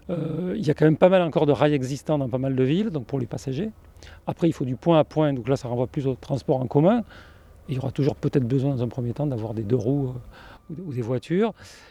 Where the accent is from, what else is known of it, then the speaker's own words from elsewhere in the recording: Rouen, Normandy, France; Moi, c'est mon cas, je suis de Rouen